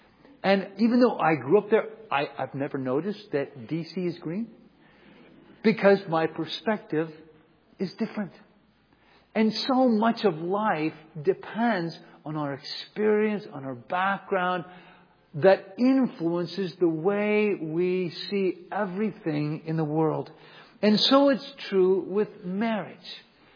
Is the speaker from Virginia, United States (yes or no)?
yes; Virginia, United States; Now, I grew up in Northern Virginia, so I know the Washington monuments.